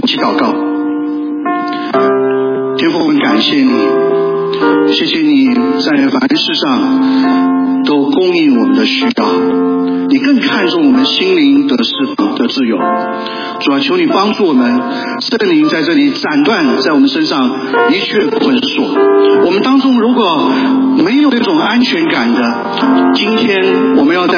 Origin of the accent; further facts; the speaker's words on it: China; 很多时候我们从中国大陆来的